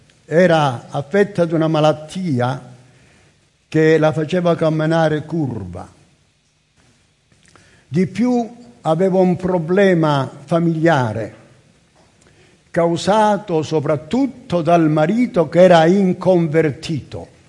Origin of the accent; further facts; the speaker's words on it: Calabria, Italy; first language Calabrian; Io sono calabrese e sicuramente voi lo scoprirete che sono calabrese. Questa è una chiesa dove ci sono molte lingue, la mia lingua è la lingua calabrese.